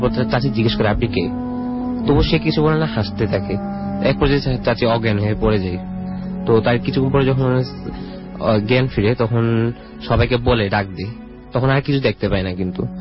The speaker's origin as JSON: {"language": "Bangla", "town": "Satkania", "region": "Chittagong Division", "country": "Bangladesh", "tie": "born or raised there", "said": "আমাদের আমার গ্রামের বাড়ি হচ্ছে সাতকানিয়া"}